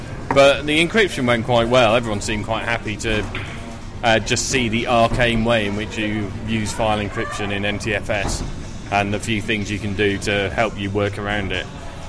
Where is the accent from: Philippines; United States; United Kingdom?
United Kingdom; North West England; because I'm from Lancashire.